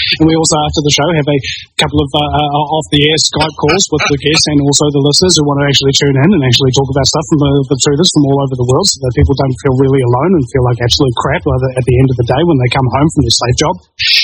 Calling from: New Zealand; I'm only 27. I'm broadcasting live from New Zealand.

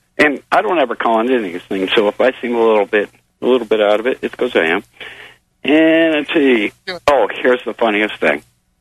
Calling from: Eau Claire, Wisconsin, United States; I'm calling from Wisconsin, Eau Claire. All the soil here is turning to sand.

